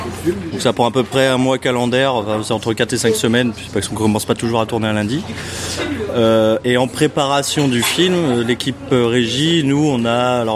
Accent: Auvergne-Rhône-Alpes, France; Moi, personnellement, je suis savoyard, donc tourner à la montagne, c'est un truc qui est naturel chez moi.

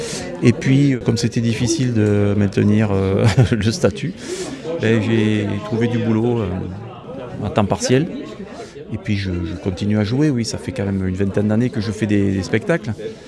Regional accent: Les Plantiers, Occitanie, France; Du Gard, des Cévennes gardoises, un petit village qui s'appelle Les Plantiers.

